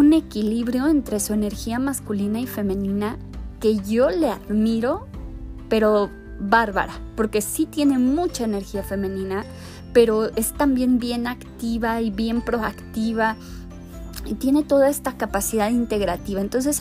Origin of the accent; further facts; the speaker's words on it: Mexico; yo como latinoamericana, como mexicana, puedo asumirme en una sociedad violenta